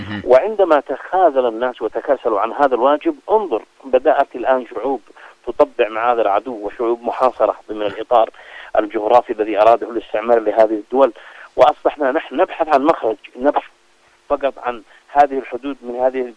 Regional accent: Yemen; لأننا نحن كشعب يمني من القضايا الأساسية بالنسبة لنا

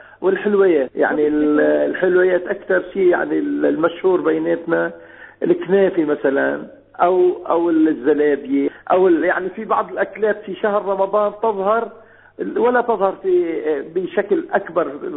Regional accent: Lebanon; عدة بيوت عندنا في لبنان

